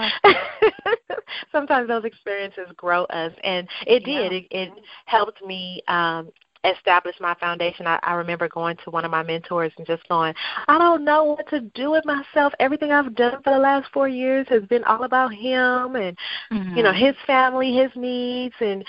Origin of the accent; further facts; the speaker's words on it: Compton, California, United States; I grew up in Compton, California, and I am one of three siblings.